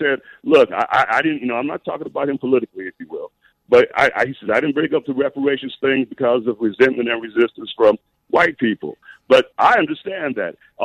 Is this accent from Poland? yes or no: no; United States; I'm half Arkansas and half Louisiana, man. I'm quintessentially American, right?